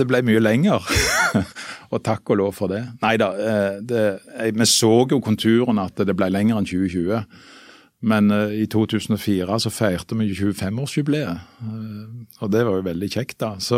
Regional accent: Rennesøy, Rogaland, Norway; jeg synes at jeg fikk med meg mange gode elementer ifra oppveksten på Rennesøy

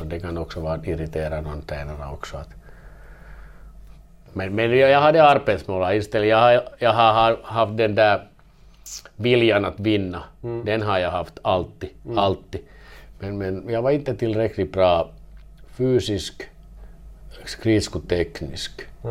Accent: Vaasa, Ostrobothnia, Finland; moved away; Så när jag var ung i Vasa, vi hade bra kultur, bollsportkultur.

